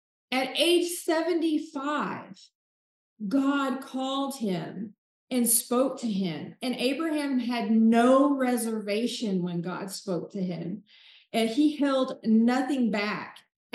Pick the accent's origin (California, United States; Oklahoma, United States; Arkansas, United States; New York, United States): Oklahoma, United States; And I say y'all, and I say all those Southern cliches. I definitely do. But I'm from Oklahoma